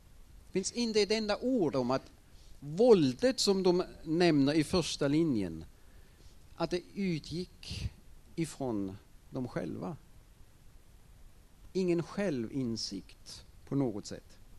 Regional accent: Germany; Nu kommer jag ju från Tyskland.

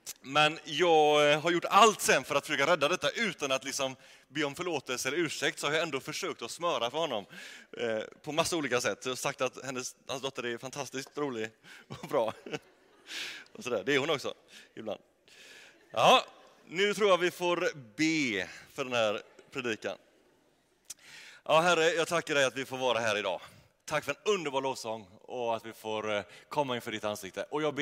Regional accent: Fiskebäck, Västra Götaland County, Sweden; also born or lived in Småland; Jag är uppväxt här i den här kyrkan, eller i Fiskebäck. Och har gått här i hela mitt liv tills jag var 19 år

